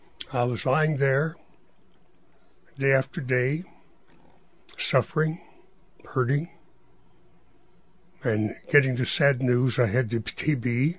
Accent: Ada, Oklahoma, United States; Yes. I grew up in Ada, Oklahoma, and at 15, I left home.

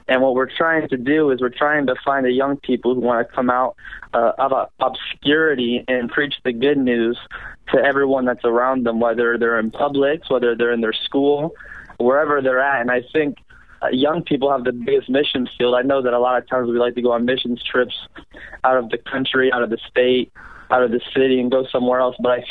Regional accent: Boca Raton, Florida, United States; I'm from Boca Raton, Florida. I'm 20 years old.

